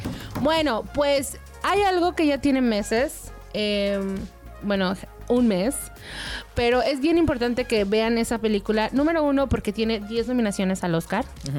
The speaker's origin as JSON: {"language": "Spanish", "country": "Mexico", "lives_now": "United States", "said": "como muchos mexicanos somos morenos"}